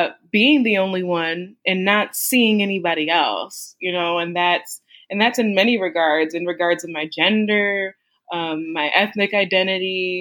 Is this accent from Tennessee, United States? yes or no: no; Buffalo, New York, United States; I am from Buffalo, New York, which is all the way at the top of the U.S. near Canada.